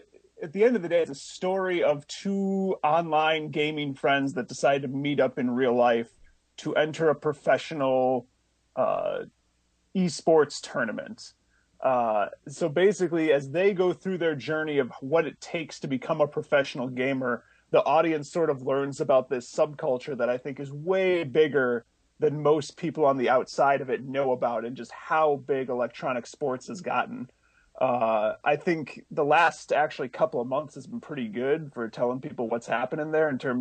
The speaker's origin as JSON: {"language": "English", "region": "Wisconsin", "country": "United States", "tie": "born or raised there", "said": "I basically got it pumped into my genes because I grew up just outside of Stevens Point."}